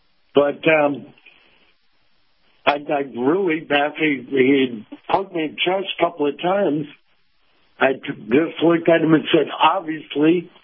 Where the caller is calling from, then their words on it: Tampa, Florida, United States; from Tampa.